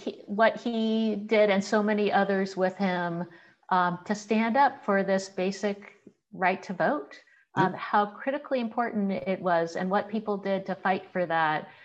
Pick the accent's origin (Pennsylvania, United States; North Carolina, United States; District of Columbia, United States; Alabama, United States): Alabama, United States; Selma; born there; But I was born in Selma, Alabama.